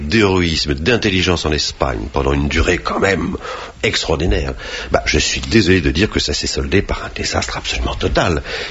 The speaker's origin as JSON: {"language": "French", "country": "France", "said": "On veut un roi parce que nous sommes français. Oui, et quand on est français, on est catholique."}